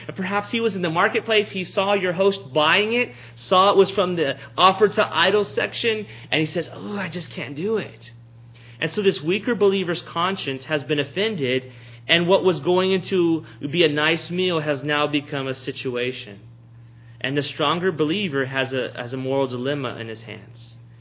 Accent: Texas, United States; because I am a Texan, I've eaten a lot of meat in my day.

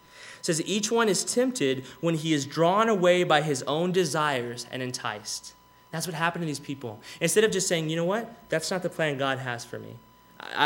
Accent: Texas, United States; You know, I'm from Texas. I like barbecue.

